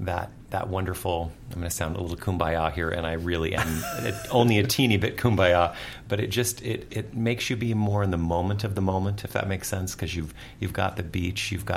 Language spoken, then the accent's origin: English; Carlsbad, California, United States; now in Los Angeles, United States; actually grew up in Carlsbad, California. But I've been living here